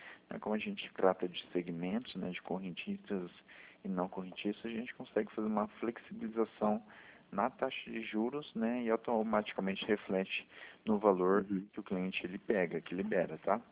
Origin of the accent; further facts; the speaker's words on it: Paraná, Brazil; eu sou do Paraná.